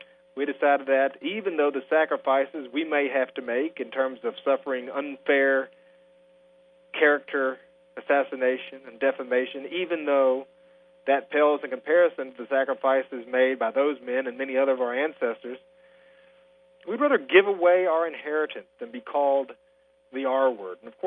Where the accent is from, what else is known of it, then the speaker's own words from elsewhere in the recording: Tennessee, United States; being a Southerner, and more specifically, being a Tennessean, born and raised here.